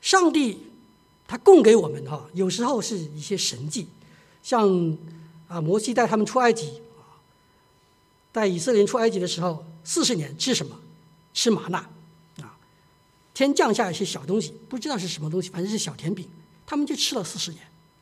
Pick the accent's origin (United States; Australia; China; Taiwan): China; 我们中国人很喜欢礼尚往来，其实也不错啊